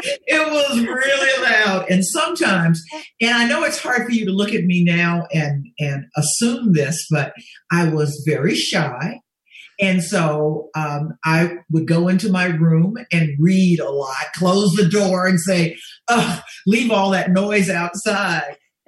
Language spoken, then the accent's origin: English; Memphis, Tennessee, United States; born there; Well, I was born in Memphis, and I tell people all the time that Memphis has, per square foot, more talent than I've ever seen anywhere.